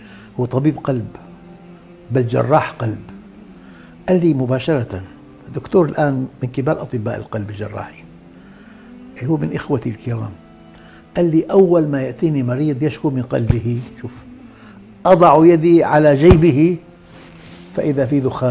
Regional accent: Syria; يعني واحد، أنا أقول عن بلدي سوريا.

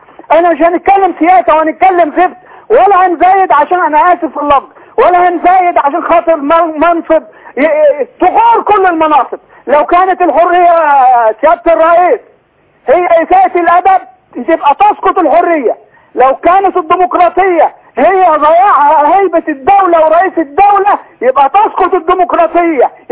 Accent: Port Said, Port Said Governorate, Egypt; تمام يا فندم، انا مواطن مصري من بورسعيد

